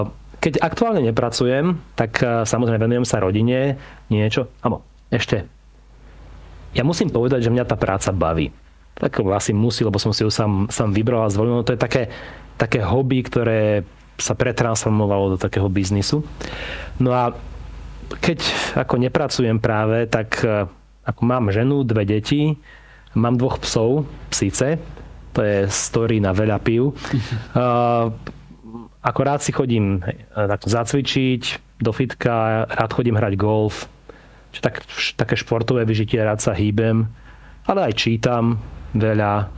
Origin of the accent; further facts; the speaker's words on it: Martin, Žilina Region, Slovakia; Ja som tiež Martinčan.